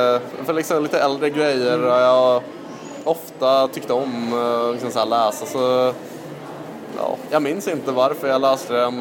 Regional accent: Uppsala, Uppsala County, Sweden; now in Gothenburg, Sweden; Nej, jag är inte göteborgare ursprungligen. Jag flyttade hit 2006. Jag är ursprungligen från Uppsala.

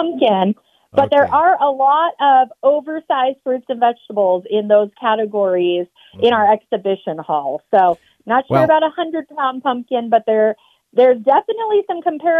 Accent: Reno, Nevada, United States; now in Yerington, United States; So I grew up in Reno.

